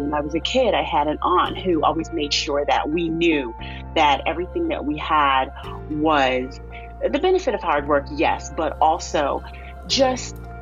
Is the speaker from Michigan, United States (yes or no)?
yes; Flint, Michigan, United States; I'm a Midwesterner. I actually grew up in Flint, Michigan.